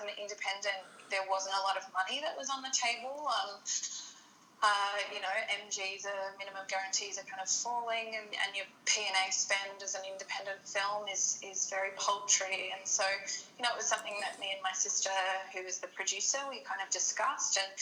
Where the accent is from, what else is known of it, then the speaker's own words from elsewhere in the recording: Australia; despite the fact that I am Australian